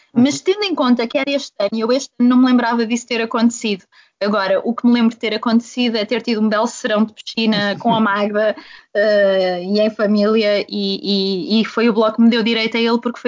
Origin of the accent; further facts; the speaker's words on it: Leiria, Portugal; moved away as an adult; Leiria, apesar de eu andar aqui a caminhar um bocadinho pelo país todo, acho que agora fica a faltar Algarve. Morei em Leiria até ir estudar para Lisboa